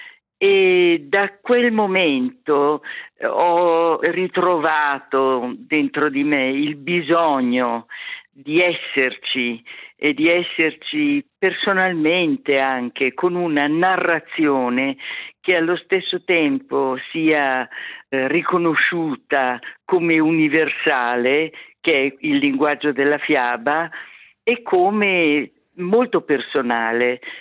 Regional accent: Milan, Lombardy, Italy; also born or lived in Ticino, Switzerland; io sono milanese, vissuta anche per molto tempo in Canton Ticino, insomma il dialetto non è estraneo, fa parte del nostro, delle radici

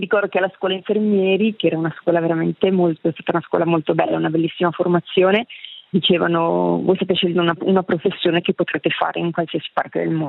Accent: Lugano, Ticino, Switzerland; Di Lugano.

